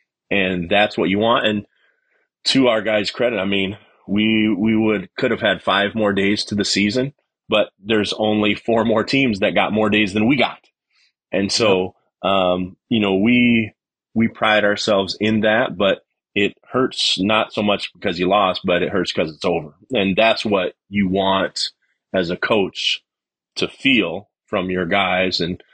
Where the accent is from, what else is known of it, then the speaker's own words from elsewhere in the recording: Cedar Falls, Iowa, United States; I graduated from Northern Iowa. I'm from Cedar Falls.